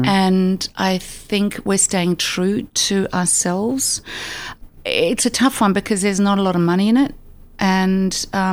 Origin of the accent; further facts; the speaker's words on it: Australia; there's a sense of pride about being an Aussie and part of that industry that goes along with that.